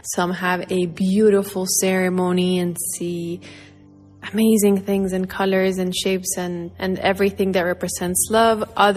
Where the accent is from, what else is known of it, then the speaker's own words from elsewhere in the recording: Santa Cruz, Bolivia; also born or lived in La Paz; And I was born in La Paz and I was raised in Santa Cruz, but still, as a Bolivian